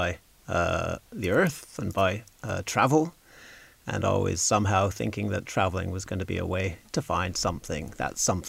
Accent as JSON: {"language": "English", "town": "Ottawa", "region": "Ontario", "country": "Canada", "tie": "born or raised there", "also_born_or_lived": "Chile", "accent": "Canadian", "said": "I grew up in Ottawa, and my family traveled quite a lot, actually. We were all born out in South America, in Chile. Of British families, and we wound up in the 60s in Canada."}